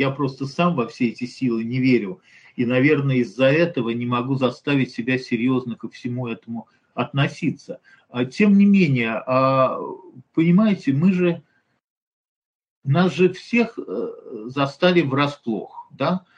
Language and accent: Russian; Russia; moved away; Да, мы из России, но там, в моем случае, ну, знаете, мы очень давно уехали.